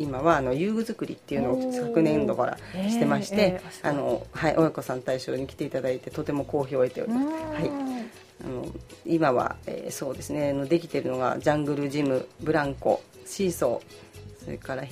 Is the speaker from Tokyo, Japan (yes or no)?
yes; Tokyo, Japan; also born or lived in Uji; 出身は東京の中目黒というところです。あ、はい、そこであの生まれて育って、あの私は4代目のチャキチャキの、はい、江戸っ子というか